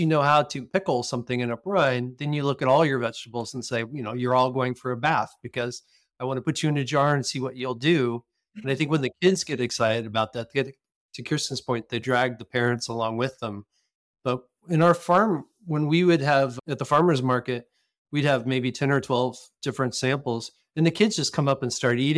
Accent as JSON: {"language": "English", "region": "Midwest", "country": "United States", "tie": "born or raised there", "said": "You know, I grew up in the Midwest and I didn't even know what asparagus was."}